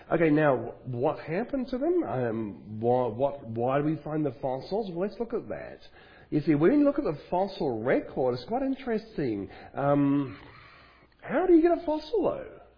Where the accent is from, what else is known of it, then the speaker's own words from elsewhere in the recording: Queensland, Australia; in Queensland, Australia, my home state.